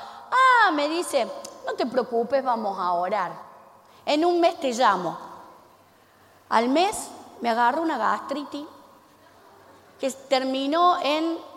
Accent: Córdoba, Argentina; De acá, de Córdoba.

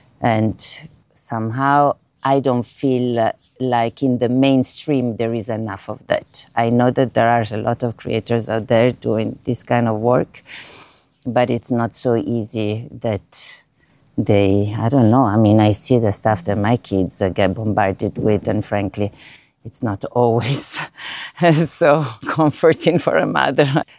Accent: Italy; English is a second language; because I come from Italian Catholic, very Catholic background, and we don't speak a lot about these things.

